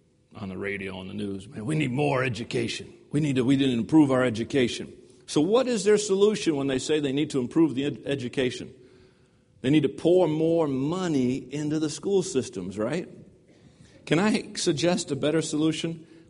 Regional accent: Connecticut, United States; I went back to visit my parents in Connecticut, in my hometown where I went to high school.

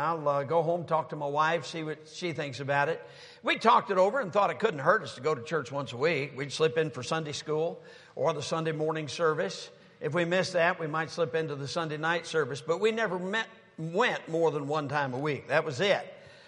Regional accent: Sturgis, Michigan, United States; I was brought up in Sturgis, Michigan, so that's not all that far from here, but I was brought up in a home of drinking and cursing.

